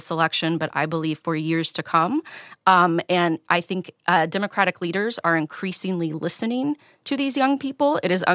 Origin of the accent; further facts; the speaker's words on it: Cincinnati, Ohio, United States; I grew up in Cincinnati. That's about 45 minutes away.